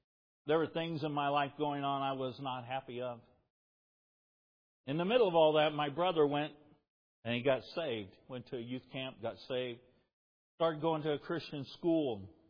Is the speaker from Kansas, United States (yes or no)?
yes; DeSoto, Kansas, United States; I grew up in DeSoto, Kansas, and boy, it was highlight in the 70s